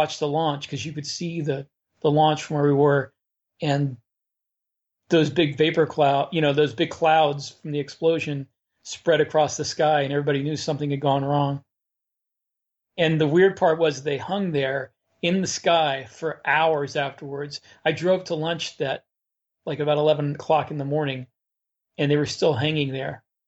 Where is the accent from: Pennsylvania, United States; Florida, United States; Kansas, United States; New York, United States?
Florida, United States; Central Florida.